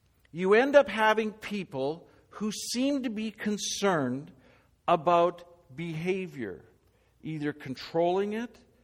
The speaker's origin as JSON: {"language": "English", "town": "Calgary", "region": "Alberta", "country": "Canada", "tie": "born or raised there", "said": "I remember growing up in Calgary"}